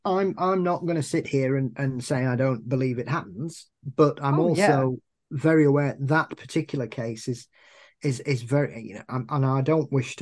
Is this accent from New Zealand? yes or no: no; England, United Kingdom; things that 6 and 7 year olds growing up in England at that time probably weren't exposed to a lot